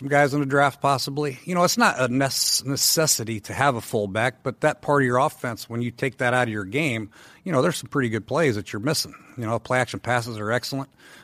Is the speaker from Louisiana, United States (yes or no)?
no; Bloomington, Indiana, United States; also born or lived in Ohio / South Bend / Tampa; I kind of grew up in Indiana. I was born in Ohio, but I was infant when we moved. Grew up in Bloomington, Indiana, South Bend, Indiana, and then went to high school in Tampa.